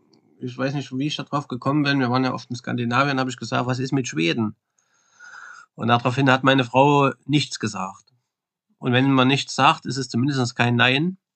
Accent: Thuringia, Germany; born there; moved away; Ich bin da geboren in Ostthüringen, man hört es ja vom Dialekt mit Sicherheit.

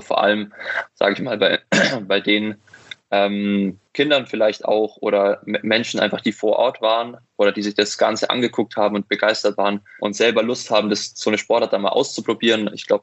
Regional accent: Bavaria, Germany; Also ich bin ja aufgewachsen in der Nähe von München

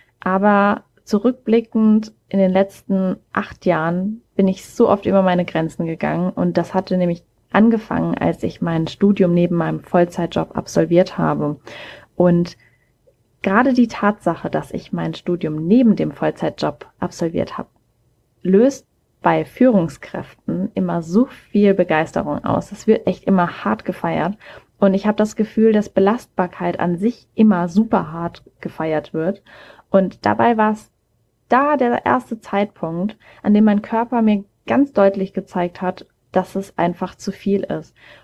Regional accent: Mannheim, Baden-Württemberg, Germany; born there; now in Hamburg, Germany; Ich komme gebürtig aus Mannheim, wohne mittlerweile aber im wunderschönen Hamburg.

